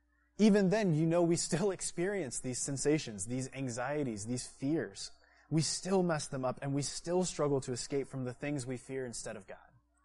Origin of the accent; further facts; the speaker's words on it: Georgia, United States; I almost feel like those TV preachers that I saw on hotel TVs growing up in Georgia.